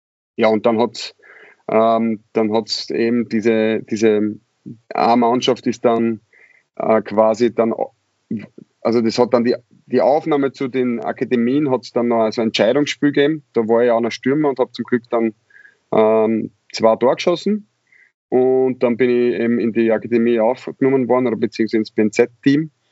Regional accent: Raaba, Styria, Austria; sind wir aufgewachsen in Graz Umgebung, also in Raba.

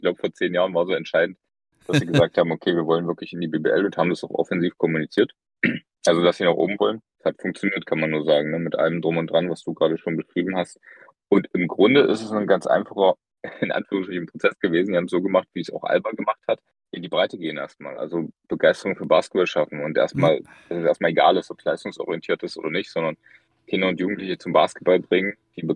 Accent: Magdeburg, Saxony-Anhalt, Germany; Ich stamme aus Sachsen-Anhalt, aus Magdeburg.

